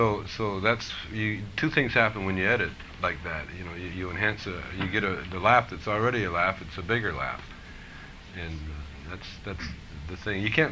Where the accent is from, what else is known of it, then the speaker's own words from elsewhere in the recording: Canada; I grew up in Canada, I remember. We moved from the country into this little quiet little neighborhood. we lived in the woods